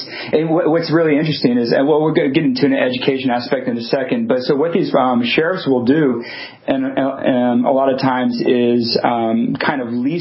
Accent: Louisiana, United States; now in Portland, United States; So I am in Portland right now, but I'm originally from Louisiana.

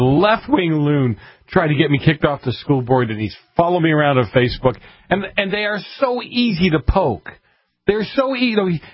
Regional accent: Boston, Massachusetts, United States; You're from New Jersey. I'm from Boston. We normally don't get along.

